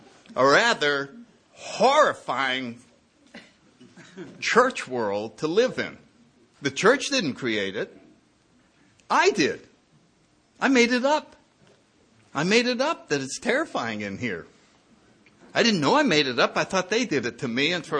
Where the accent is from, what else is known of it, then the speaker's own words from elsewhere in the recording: New Haven, Connecticut, United States; Went right into Yale University in my hometown.